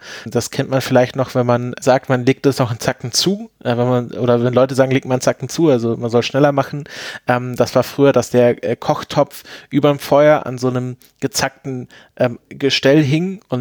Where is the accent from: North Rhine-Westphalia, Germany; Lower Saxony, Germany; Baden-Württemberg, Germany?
Baden-Württemberg, Germany; now in Potsdam, Germany; Ich komme ja selbst aus Schwaben, beziehungsweise aus dem Schwarzwald, ist ja dann immer so auch so ein fließender Übergang. Fühle mich natürlich eher so von meinem ganzen Wesen her dem Preußischen zugetan, deswegen wohne ich auch so gerne in Potsdam.